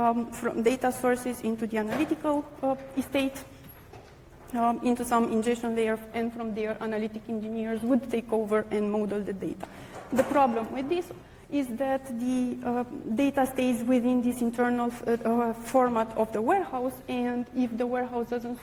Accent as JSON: {"language": "English", "region": "London", "country": "United Kingdom", "said": "I come from London, and I will talk today about query federation"}